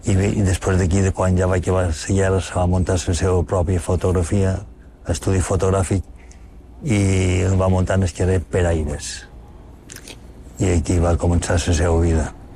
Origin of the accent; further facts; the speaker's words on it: Palma, Balearic Islands, Spain; born there; vaig néixer a Palma l'any 1952, dia de 9 de març. Jo vaig néixer en esquerra Joan Crespí, que allà perquè encara naixíem en els pisos. Vaig néixer a casa, sí. Un primer pis de Joan Crespí, 83